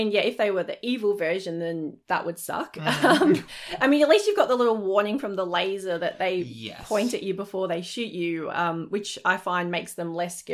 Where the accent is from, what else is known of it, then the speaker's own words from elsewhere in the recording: Australia; we're Australian, so we're probably a bit more used to dealing